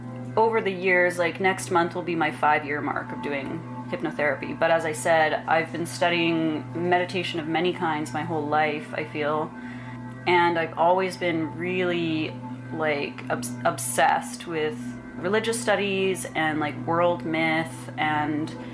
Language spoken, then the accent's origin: English; Regina, Saskatchewan, Canada; my best friend from my hometown in Regina